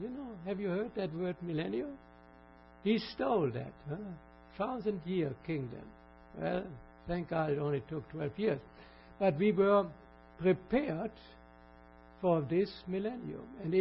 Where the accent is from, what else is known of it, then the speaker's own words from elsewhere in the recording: Germany; born there; English is a second language; And I was born on the River Rhine, where they always have a few jokes, you know.